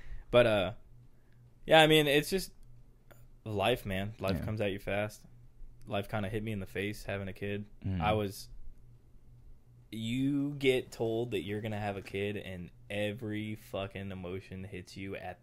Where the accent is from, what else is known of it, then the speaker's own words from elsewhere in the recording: North Carolina, United States; So I was born in North Carolina. I think I was there till I was like 3, almost 4. Then we moved to South Carolina because my dad was a drill instructor.